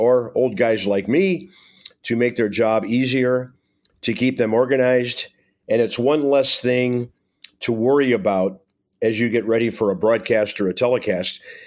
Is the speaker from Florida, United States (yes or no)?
no; Tulsa, Oklahoma, United States; I purchased at Buck Sporting Goods in Tulsa, Oklahoma, my hometown.